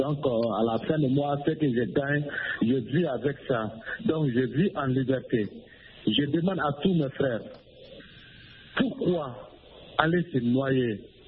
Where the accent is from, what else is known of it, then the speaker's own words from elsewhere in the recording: Mali; en restant chez nous au Mali